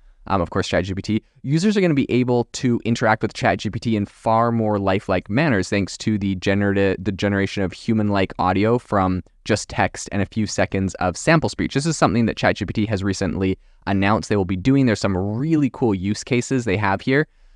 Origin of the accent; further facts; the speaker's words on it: Canada; also born or lived in France; I actually speak French. I know a lot of people don't know this. I lived in France for a couple years. I'm from Canada originally, did not learn French in Canada, so I do not have a French Canadian accent.